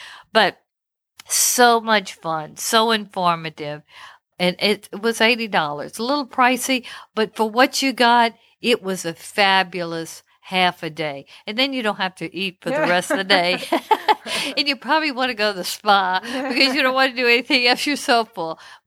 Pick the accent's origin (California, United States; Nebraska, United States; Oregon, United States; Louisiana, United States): Louisiana, United States; And I was born and raised in Louisiana, so I love Creole cuisine and kind of a more continental type of cuisine.